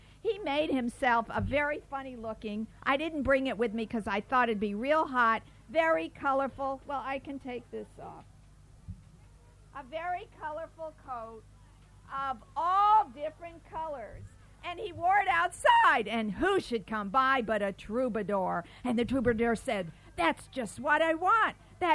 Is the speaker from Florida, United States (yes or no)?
yes; Miami, Florida, United States; I'm a storyteller from Miami